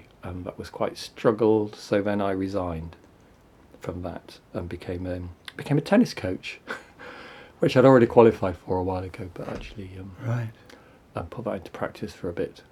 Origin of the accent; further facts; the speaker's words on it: Manchester, North West England, United Kingdom; I grew up in Manchester, near Manchester, My parents were in Manchester. I went to college in Blackpool